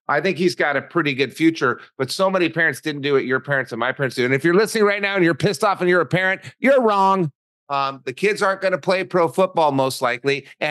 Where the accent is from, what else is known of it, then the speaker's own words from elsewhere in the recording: Albuquerque, New Mexico, United States; And I am from Albuquerque, New Mexico.